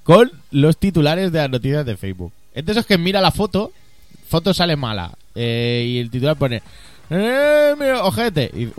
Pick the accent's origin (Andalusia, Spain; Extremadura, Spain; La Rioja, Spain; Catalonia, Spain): Catalonia, Spain; Yo, como catalán, prefiero que no.